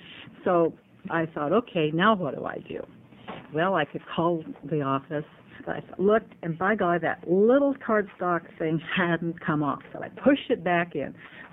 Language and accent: English; Oregon, United States; from Clackamas County.